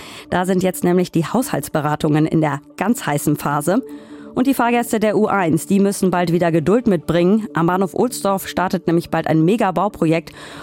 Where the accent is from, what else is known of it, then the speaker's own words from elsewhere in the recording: Hamburg, Germany; Und ich als Hamburgerin muss sagen, über 30 Grad und tropische Nächte, das ist wirklich nicht mehr mein Wohlfühlklima.